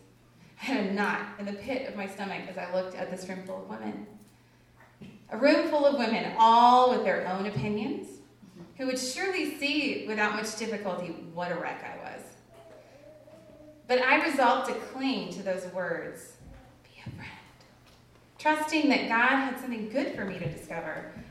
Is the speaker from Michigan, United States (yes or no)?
no; California, United States; Y'all, I'm from California. I'm still trying to adopt the y'all, but it feels very fake